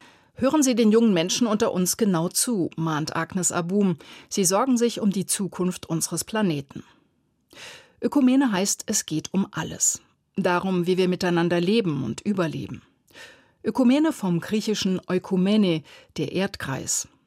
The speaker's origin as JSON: {"language": "German", "region": "Rhineland-Palatinate", "country": "Germany", "said": "Nicht gerade das, was ich als Pfälzer Protestantin gewohnt wäre"}